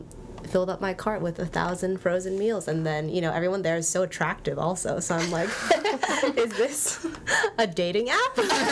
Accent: Florida, United States; since I grew up in Florida, we were Publix people.

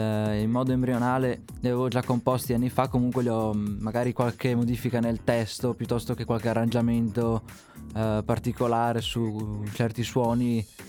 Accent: Villafranca di Verona, Veneto, Italy; sono un musicista, un cantautore di Verona, vengo da Villafranca di Verona precisamente.

